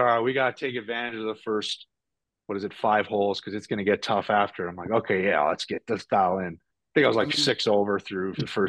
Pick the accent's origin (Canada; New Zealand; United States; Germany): Canada; Winnipeg, Manitoba; where I grew up in the prairies, I grew up in Winnipeg